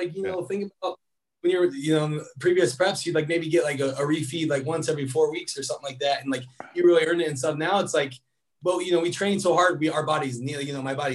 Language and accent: English; Des Moines, Iowa, United States; I grew up in Des Moines, Iowa, which is only 5 hours away.